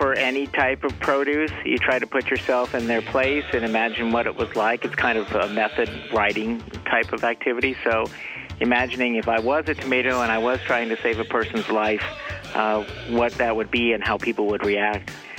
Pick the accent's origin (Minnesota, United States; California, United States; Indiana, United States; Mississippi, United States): Indiana, United States; Valparaiso; from Valparaiso, Indiana.